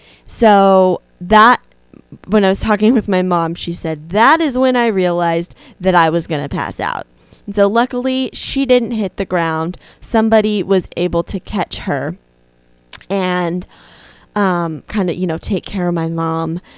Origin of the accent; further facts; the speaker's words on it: Kingman, Arizona, United States; So we left off with me being in my hometown of Kingman at the emergency room with my mom and dad.